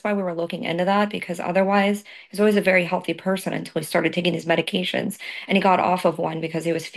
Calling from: Tampa, Florida, United States; I'm calling from Tampa, Florida.

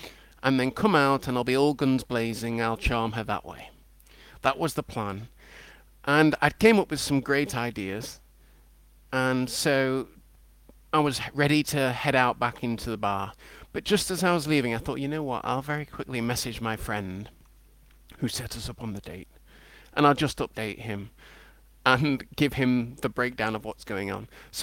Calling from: London, United Kingdom; I'm calling from London.

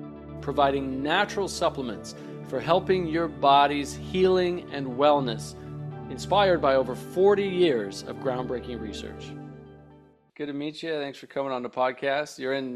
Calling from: Jacksonville, Florida, United States; I'm in Florida. Florida? Yeah. Jacksonville.

